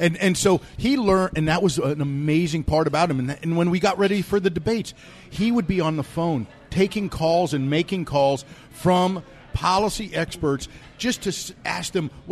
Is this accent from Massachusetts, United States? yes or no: yes; Boston, Massachusetts, United States; born there; You know what? I was born in East Boston, actually. Oh. Even from a poorer section of town than Lowell.